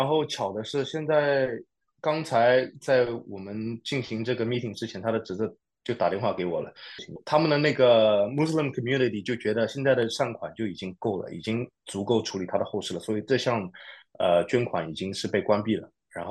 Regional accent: China; 知道我是从中国来的

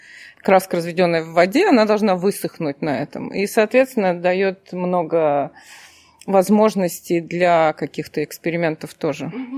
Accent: Moscow Oblast, Russia; Ну, поскольку я из России, из Подмосковья изначально, ну и Москва, Московская область

